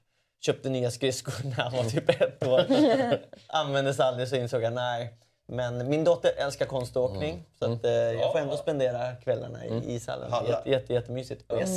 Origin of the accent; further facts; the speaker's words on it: Norrland, Sweden; Jag är från Norrland, mycket vänner i Övik